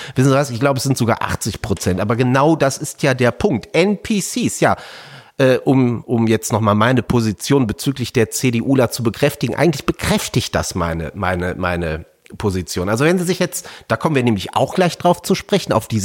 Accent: Stralsund, Mecklenburg-Vorpommern, Germany; Meine Heimatstadt Stralsund

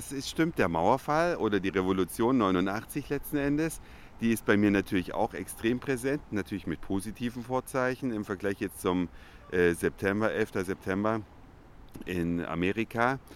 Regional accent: East Germany, Germany; und ich als Ossi.

